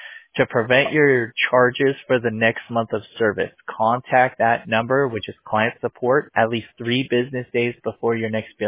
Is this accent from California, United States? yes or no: yes; Whittier, California, United States; Whittier. I grew up in Whittier. That's hilarious.